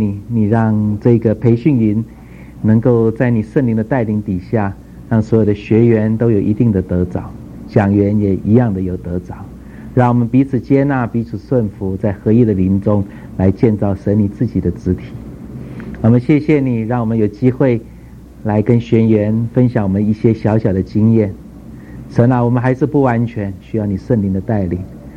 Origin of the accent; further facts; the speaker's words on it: Taiwan; 我是吃台湾的奶水长大的，我到底是优先服侍中国人还是优先服侍台湾人？